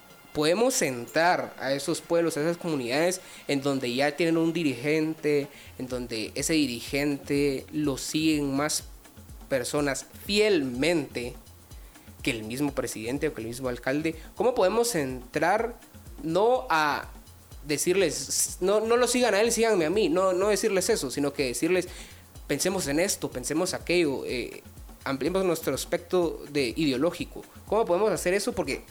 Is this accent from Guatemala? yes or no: yes; Guatemala; cosas que yo amo como guatemalteco